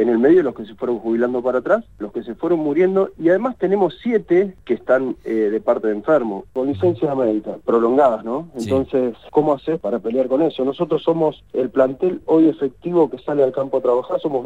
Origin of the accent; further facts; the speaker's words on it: San Martín, Argentina; nosotros somos vecinos de San Martín, nosotros somos de acá.